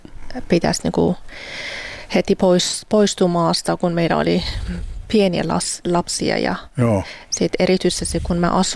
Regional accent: Iran; now in Finland; Joo, me ollaan niin kuin kasvaneet niin kuin Iranissa, ihan joo. Iranin lännessä ja muutin Suomeen, eli kiintiöpakolaisena perheenä

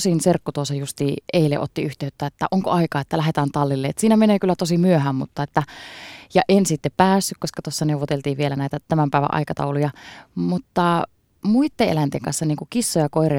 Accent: Ostrobothnia, Finland; meillä Pohjanmaalla on vielä sellainen kulttuuri, että kun tulee vieraita, niin pöytien täytyy notkua kaikkia ruokia ja herkkuja, että siellä niin kuin enempi kestitään niin kuin vieraita

